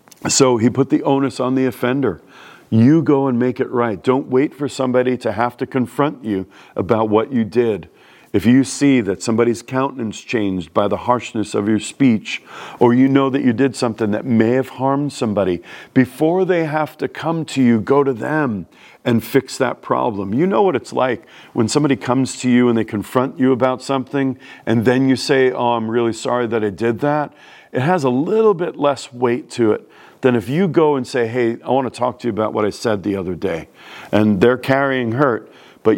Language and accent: English; New York City, New York, United States; Look, I'm from New York City. I know what it means to speak bluntly and speak frankly.